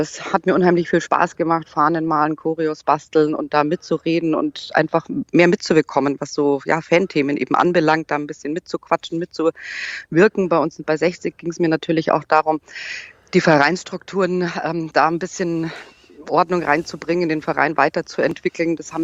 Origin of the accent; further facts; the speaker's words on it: Munich, Bavaria, Germany; ich komme aus München, bin seit 31 Jahren Löwenfan, bin jetzt 44 Jahre alt